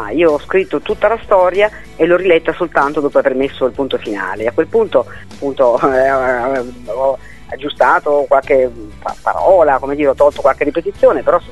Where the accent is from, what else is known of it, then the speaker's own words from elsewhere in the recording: Emilia-Romagna, Italy; now in Molise, Italy; Io abito nel Molise, pur essendo romagnola